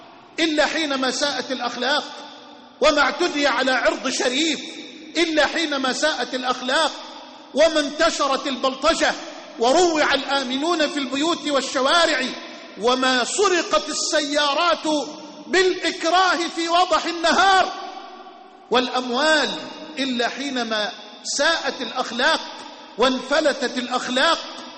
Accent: Suez, Suez Governorate, Egypt; في مدينتي الحبيبة إلى قلبي في مدينة السويس

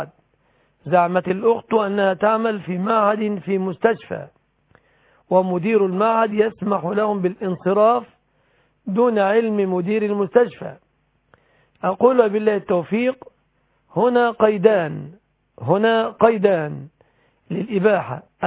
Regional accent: Egypt

